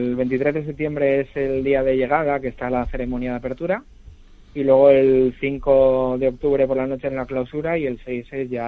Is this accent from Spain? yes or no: yes; Spain; como árbitro español no puedo en ningún momento arbitrar a la selección española.